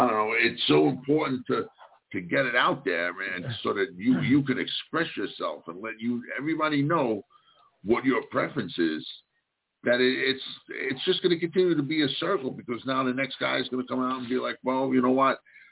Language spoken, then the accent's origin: English; United States; When is it and how is this going to be broken to us that we, as white American males, are wrong